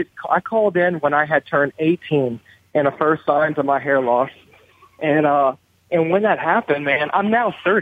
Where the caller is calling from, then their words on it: Arkansas, United States; from Arkansas.